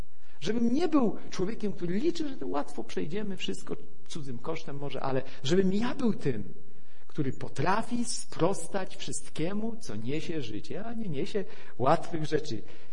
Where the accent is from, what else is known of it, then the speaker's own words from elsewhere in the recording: Szczecin, West Pomeranian Voivodeship, Poland; bo ze Szczecina pochodzę